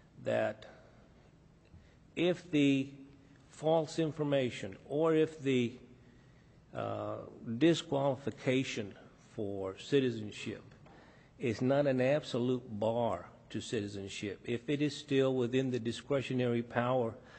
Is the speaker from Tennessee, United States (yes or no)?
no; El Paso, Texas, United States; I'm from El Paso, Texas